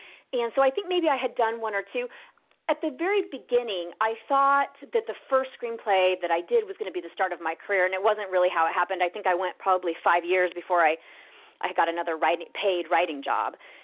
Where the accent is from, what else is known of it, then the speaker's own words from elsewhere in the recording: Nebraska, United States; And growing up in Nebraska, at least at that time, there was no film industry there at all.